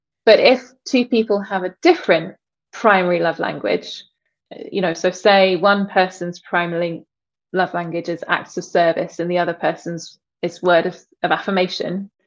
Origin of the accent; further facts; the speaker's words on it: South East England, United Kingdom; moved away as an adult; also born or lived in London; now in Northern Ireland; I was born and brought up in England, in the southeast of England, in London and Kent, and then I moved to Northern Ireland about 21 years ago.